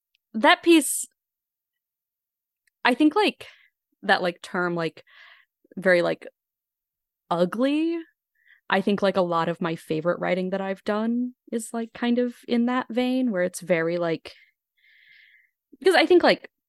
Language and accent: English; Chicago, Illinois, United States; moved away as an adult; now in Philadelphia, United States; I grew up around Chicago and then I went to college in Chicago proper, lived there for like 5 years and then moved to Philadelphia.